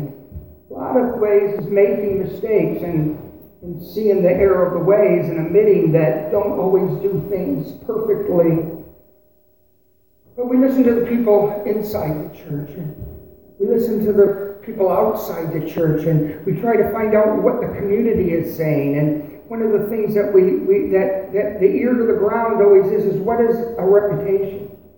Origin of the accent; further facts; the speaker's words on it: Michigan, United States; also born or lived in western US; I was raised in Michigan, in southeastern Michigan. I was raised there, but I spent a great deal of time out west